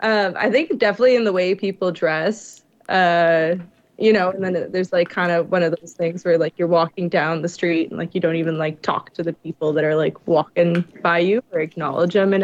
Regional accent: Ontario, Canada; Well, I'm from Ontario and kind of moved around

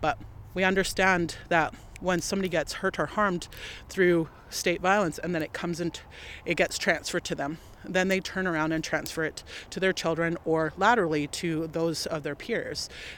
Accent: British Columbia, Canada; people on the West Coast of what we currently refer to as British Columbia, we potlatched, right?

